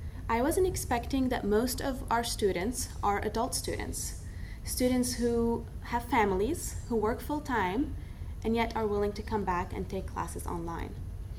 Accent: Riverside, California, United States; I come all the way from Riverside, California.

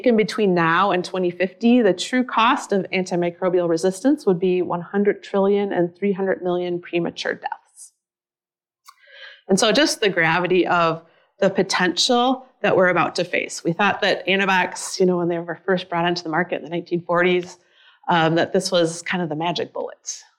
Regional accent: Minnesota, United States; I'm from Minnesota, and I teach in the spring semester

